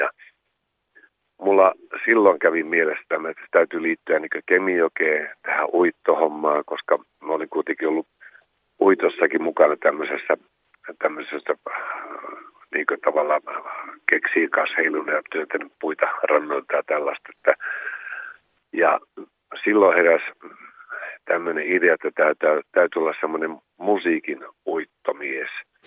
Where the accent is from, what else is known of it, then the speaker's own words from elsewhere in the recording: Tervola, Lapland, Finland; meillä siellä mun kotipaikka on Tervolassa, Tervolan Koivunkylä ja eli Rovaniemen ja Kemin välillä